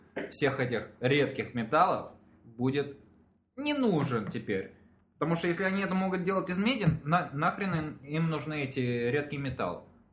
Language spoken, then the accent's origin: Russian; Russia; now in Canada; насчет того, что типа я из России и все остальное